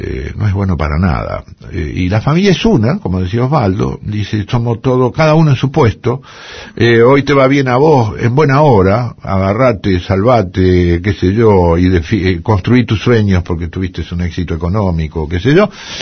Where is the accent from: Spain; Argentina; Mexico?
Argentina; now in France; Soy hijo de un carpintero bandoneonista con quien aprendí. Soy un argentino que vive en Francia.